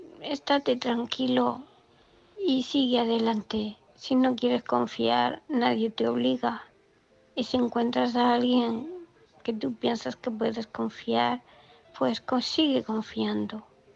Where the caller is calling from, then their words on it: Murcia, Region of Murcia, Spain; de Murcia.